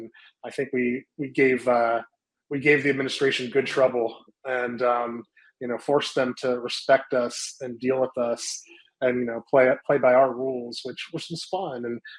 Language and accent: English; Youngstown, Ohio, United States; growing up in Youngstown and Mahoning Valley just had such a colorful cast of political characters